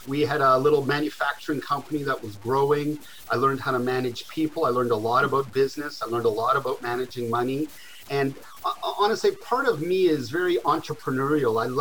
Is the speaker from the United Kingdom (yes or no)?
no; Canada; now in Texas, United States; it's very hard to hide that I'm a Canadian. I've lived in Texas now almost 20 years, but it just doesn't sound that way. So born and raised in Canada, my dad was a pastor, so I grew up in a pastor's home.